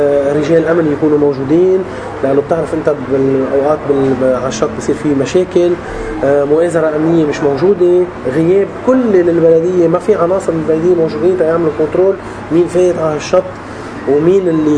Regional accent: Lebanon; بس ما نحن على طول عندنا بلبنان نحن بنتذاكى

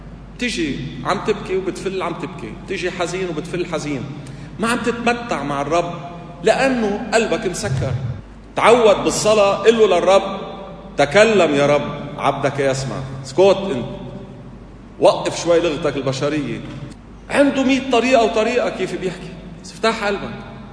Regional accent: Lebanon; سألونا كنا طالعين عم نصلي انتم منين، قلنا لهم من لبنان

